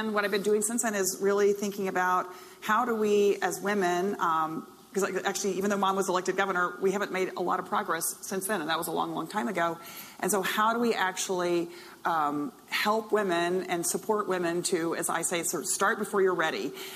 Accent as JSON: {"language": "English", "region": "Texas", "country": "United States", "said": "So I come from Texas and had the... So I had an interesting background where definitely women never had the chance to play football."}